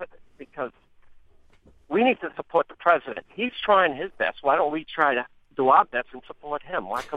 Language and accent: English; United States; I'm an American citizen